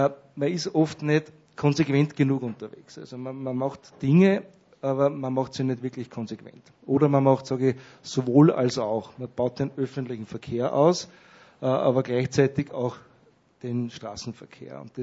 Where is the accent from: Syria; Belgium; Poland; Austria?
Austria; Gmunden, Upper Austria; Also ich bin aus Gmunden